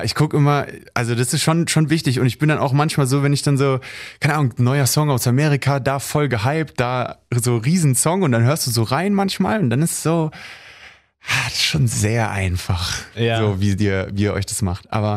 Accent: Berlin, Germany; Ich komme ja auch aus Berlin und das ist so eine schnelllebige Welt.

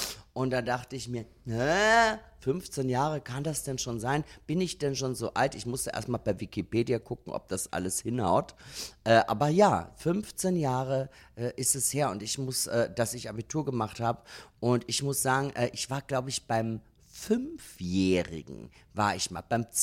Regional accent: Austria; moved away; ich bin ja schon unglaublich lang aus Österreich weg.

